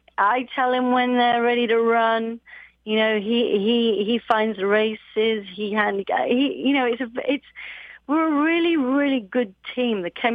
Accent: England, United Kingdom; You know, I'm English.

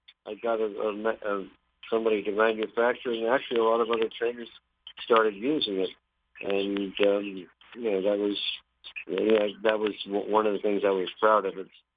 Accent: Oceanport, New Jersey, United States; I was from Oceanport, New Jersey, where Monmouth Park is, Mike. And it was a very small, I went to a small grammar school

